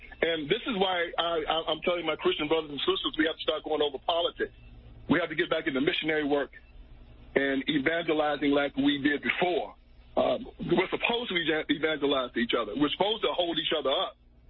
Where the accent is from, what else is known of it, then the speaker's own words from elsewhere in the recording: United States; That's why I walk in my country and I am an American.